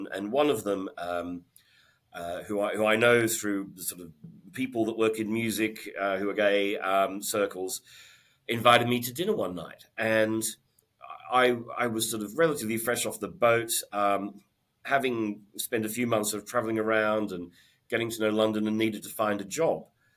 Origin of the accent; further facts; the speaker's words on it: Sydney, New South Wales, Australia; moved away as an adult; now in United Kingdom; So I moved to the UK 25 years ago. I grew up in Sydney in Australia.